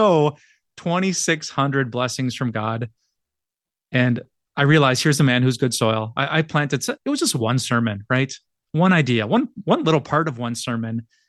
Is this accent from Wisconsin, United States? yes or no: yes; Wisconsin, United States; I'm from Wisconsin, so we just don't.